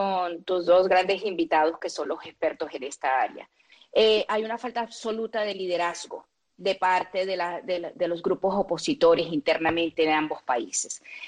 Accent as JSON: {"language": "Spanish", "country": "Colombia", "tie": "born there", "said": "Y siendo nacida en Colombia, te voy a hacer una gran comparación. Mi país se ha desangrado en una guerra civil."}